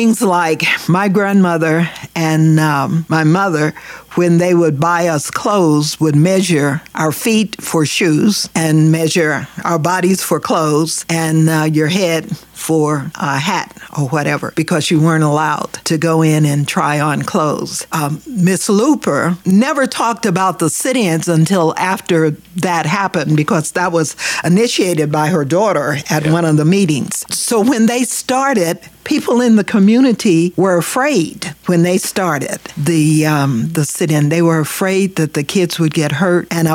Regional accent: Oklahoma City, Oklahoma, United States; also born or lived in California; went to Webster here in Oklahoma City when I came back from California, and then from Webster to Douglas.

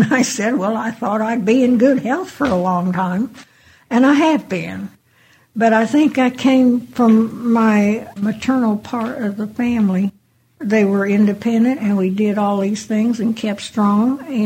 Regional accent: Oakland, California, United States; born there; I was born October 31st, 1922. I'm 88 years old. I was born in Oakland, California.

